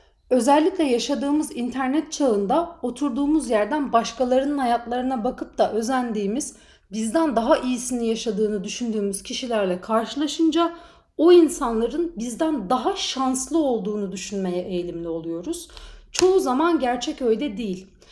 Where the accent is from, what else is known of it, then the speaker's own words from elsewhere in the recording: Istanbul, Turkey; 32 yaşındayım, İstanbul'da doğdum, büyüdüm.